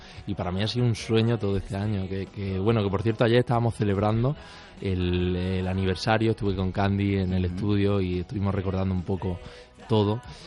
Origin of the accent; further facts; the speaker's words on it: Almería, Andalusia, Spain; Sí, soy de Almería, sí.